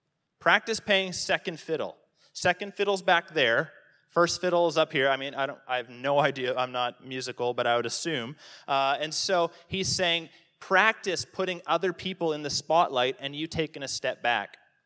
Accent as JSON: {"language": "English", "country": "Canada", "lives_now": "Australia", "said": "I'm Canadian."}